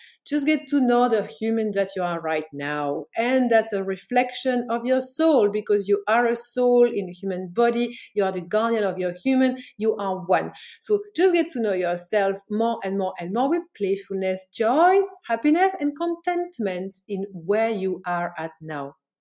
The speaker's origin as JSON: {"language": "English", "country": "Belgium", "said": "So this is why I'm not going to Belgium, my home country, this year."}